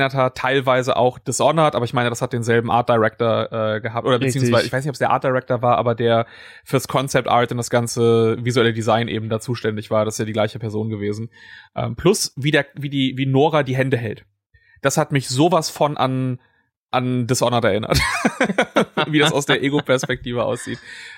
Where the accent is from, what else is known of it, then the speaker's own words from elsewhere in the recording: West Germany, Germany; aber ich bin ja auch ein Wessi-Schwein.